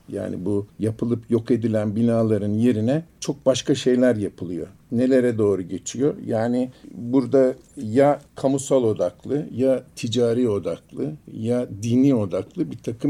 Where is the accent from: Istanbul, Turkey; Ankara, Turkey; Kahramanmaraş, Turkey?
Ankara, Turkey; Ben Suluhan'ın yıkık döneminde orada çocukluğum geçti biliyorum.